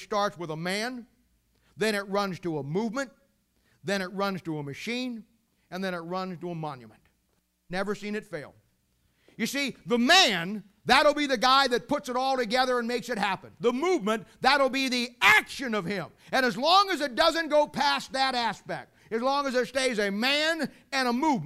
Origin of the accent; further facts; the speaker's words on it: United States; I'm an American. We're big, tough, and strong.